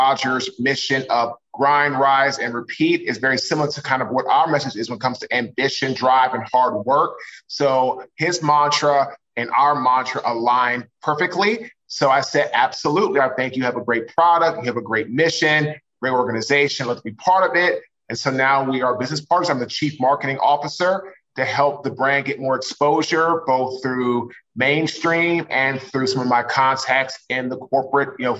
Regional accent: Washington, District of Columbia, United States; I'm from Washington, D.C.

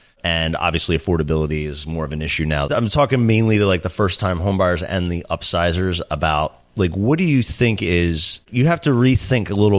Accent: Philadelphia, Pennsylvania, United States; I grew up in Philadelphia. When she moved down here, she moved to like right by the town that I grew up in.

